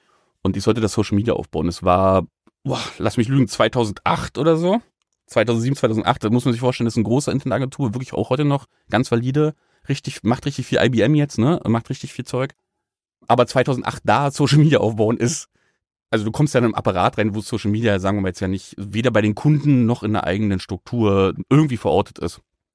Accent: East Germany, Germany; als Ostdeutscher ist für mich wie Weihnachtsessen gewesen

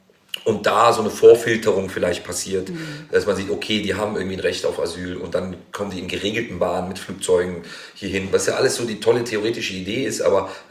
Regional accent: Germany; so als Tunesier, also Deutsch-Tunesier, aber ich bin halt Deutscher und Tunesier und beides. Und manchmal das und manchmal das. Es wechselt auch immer so.

